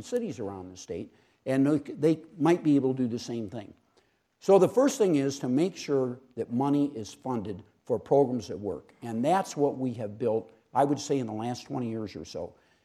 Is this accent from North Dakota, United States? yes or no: no; Michigan, United States; also born or lived in St. Louis; because he left out the St. Louis part of his background. So I just want you all to know I was raised primarily in Michigan.